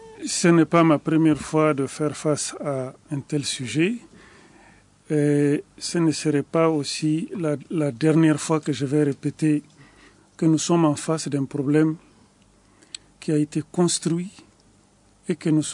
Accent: Mali; nous sommes des Maliens, nous aurons toujours les ressorts nécessaires pour nous entendre.

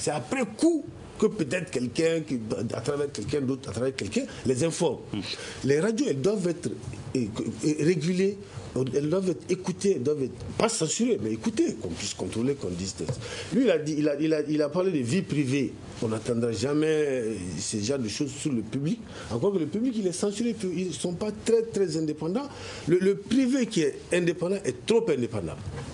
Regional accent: Mali; chez nous au Mali

